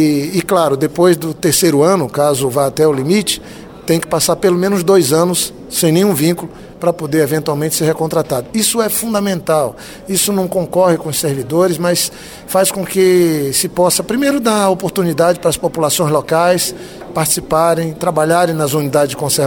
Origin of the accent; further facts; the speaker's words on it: Acre, Brazil; Eu sou do Acre, nós temos unidade de conservação na cabeceira do Rio Purus, no Rio Xandre.